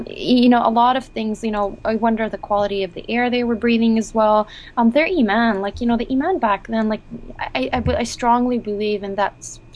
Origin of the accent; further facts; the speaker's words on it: Jordan; English is a second language; now in United States; I grew up in Jordan, where, you know, we did have some big grocery stores, but mainly limited options, a lot of homemade foods. Then I moved to the U.S.